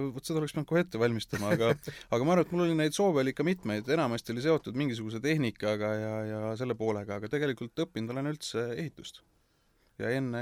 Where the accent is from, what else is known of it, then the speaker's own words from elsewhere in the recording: Tartu, Tartu County, Estonia; No tegelikult jah, ma olen pärit Tartust